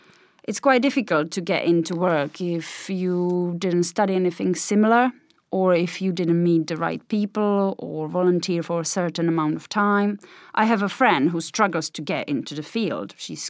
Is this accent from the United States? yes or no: no; southeast, Poland; I come from Poland, the southeast of Poland.